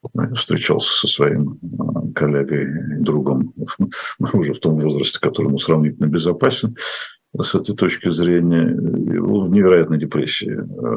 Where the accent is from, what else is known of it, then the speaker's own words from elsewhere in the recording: Moscow, Russia; Я не петербуржец, я москвич, но я почувствовал себя дома.